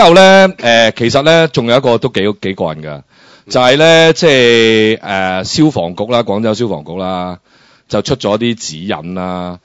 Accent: Hong Kong; 我哋香港人最撚叻、最撚清楚呢樣嘢

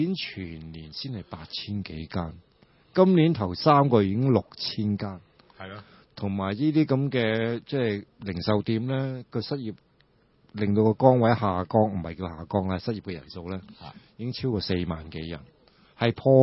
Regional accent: Hong Kong; 大陆已经系我哋香港人好惨

